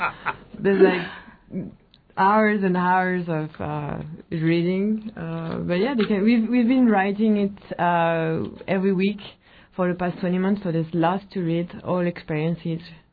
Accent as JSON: {"language": "English", "town": "Paris", "region": "Île-de-France", "country": "France", "said": "We're sisters, so we're both from Paris."}